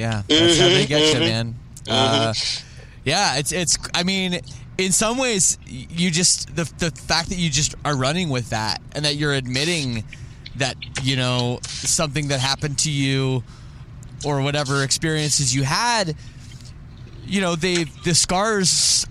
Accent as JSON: {"language": "English", "country": "Canada", "said": "I'm Canadian. We have our own."}